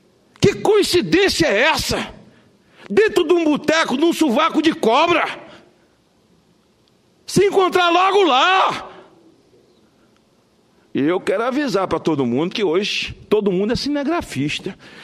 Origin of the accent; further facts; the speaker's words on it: Macarani, Bahia, Brazil; born there; Eu estava em Macarani, deputado Evaí. A cidade onde eu nasci, onde minha mãe, minha avó conheceram Jesus, onde eu dei meus primeiros passos, onde aprendi a assinar meu nome, onde vivem meus parentes.